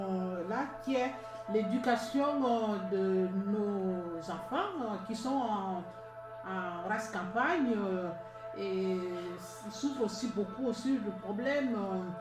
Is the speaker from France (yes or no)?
no; Gabon; moi je suis originaire du Gabon, il y a tellement beaucoup de langues